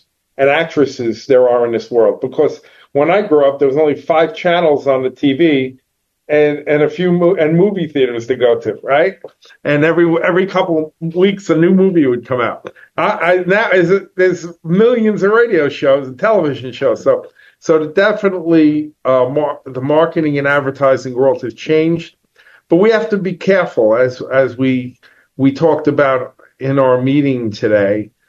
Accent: New Jersey, United States; I grew up in Bergen County, as most of our listeners are from northern New Jersey.

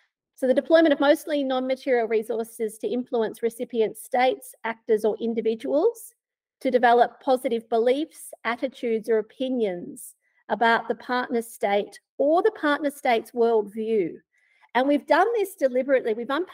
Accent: Melbourne, Victoria, Australia; I grew up in Melbourne. I am an AFL person all the way

